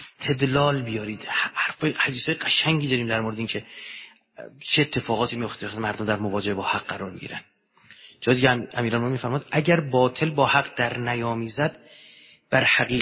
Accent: Iran; مردم دنیا نسبت به ما ایرانی ها چه شناختی دارن؟

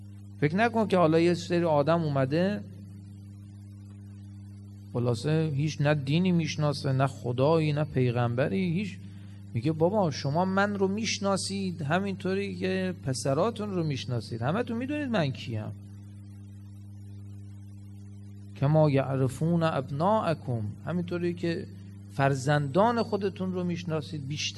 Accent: Ahvaz, Khuzestan, Iran; ما اهل اهوازیم، اهل کوفه نیستیم،

